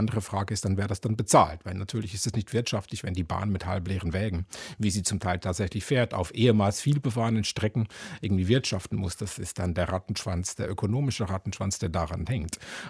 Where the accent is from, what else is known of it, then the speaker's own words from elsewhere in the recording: Switzerland; bevor ich meine alten Eltern in der Schweiz, wo ich herkomme, besucht habe